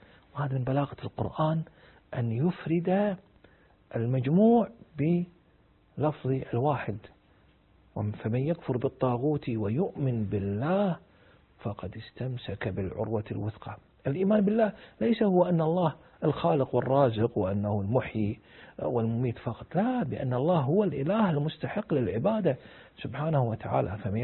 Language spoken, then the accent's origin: Arabic; Kuwait; عندنا في الكويت